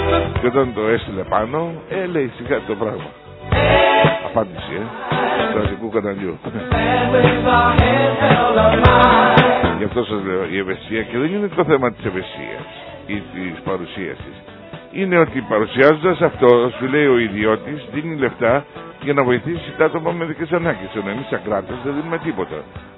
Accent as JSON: {"language": "Greek", "town": "Katastari", "region": "Ionian Islands", "country": "Greece", "said": "Και εγώ από εκεί είμαι, από το Καταστάρι."}